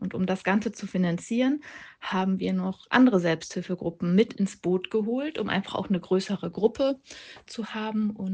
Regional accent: Lower Saxony, Germany; Ich komme aus der Lüneburger Heide

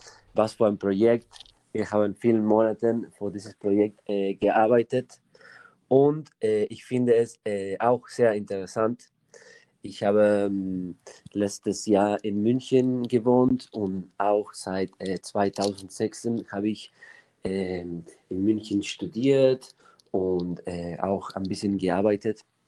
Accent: Argentina; German is a second language; Ich komme auch aus Argentinien.

